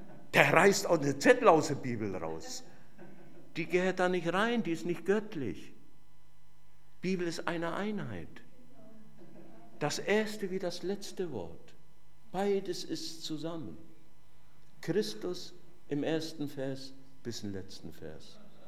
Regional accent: Fürth, Bavaria, Germany; ich komme ja gebürtig aus Mittelfranken, aus Fürth, Nürnberg, aus der Ecke

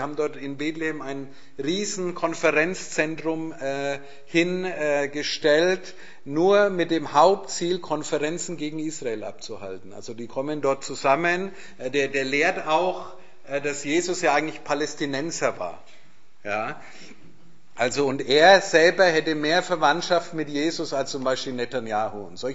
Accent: North Rhine-Westphalia, Germany; ich komme aus dem Ruhrgebiet

